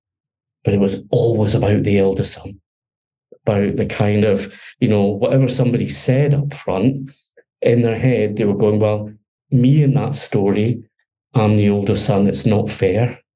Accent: Scotland, United Kingdom; your listeners, your podcast viewers will have guessed I'm Scottish, right?

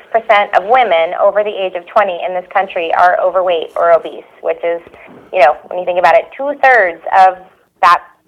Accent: New York City, New York, United States; now in Los Angeles, United States; I was born and raised in New York. Uh-huh. I live in LA now, but I was a Mets fan growing up.

